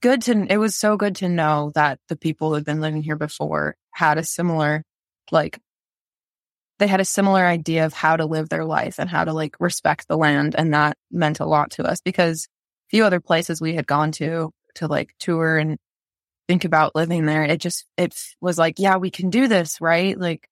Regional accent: Midwest, United States; now in Duluth, United States; And then I'm from the Midwest and like, I was like, I love Northern Minnesota growing up.

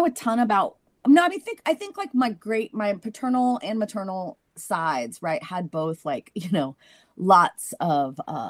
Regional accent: Raleigh, North Carolina, United States; also born or lived in Bogota, Colombia / Asheville / Louisville, Kentucky; You know, I'm from Bogota, Colombia. I was born there and raised in Raleigh, North Carolina. So I'm like North Carolinian, you know, pretty much up and down.

